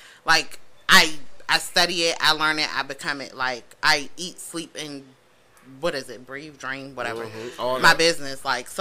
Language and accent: English; Virginia, United States; And you know, like I told y'all, I'm from Virginia. Virginia ain't rocking for that shit, but it's going to get done.